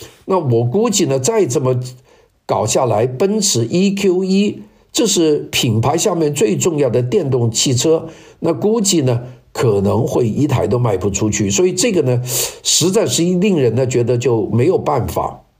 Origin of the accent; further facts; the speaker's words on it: China; 这个我们中国人叫宝马，这些呢也都在中国呢苦战。